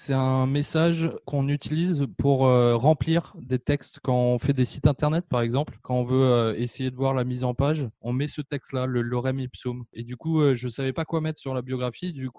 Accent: France; Je suis français de France et j'habite en France aussi.

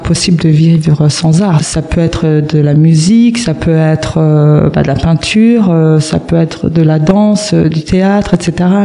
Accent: Alençon, Normandy, France; je suis née à Alençon et j'ai grandi dans le quartier de Persaigne. Et dans ce quartier-là, vous savez que c'est très multiculturel.

